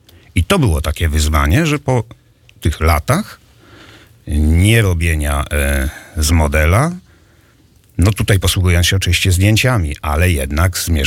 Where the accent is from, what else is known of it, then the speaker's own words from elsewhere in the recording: Wrocław, Lower Silesian Voivodeship, Poland; ponieważ ja jestem z Wrocławia